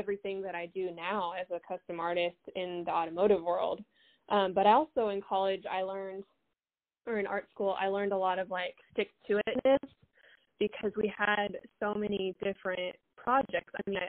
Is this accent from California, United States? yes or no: yes; California, United States; We always go to car shows. We were always like, growing up in California, we went out to Johnson Valley a lot and was around like the off-road scene.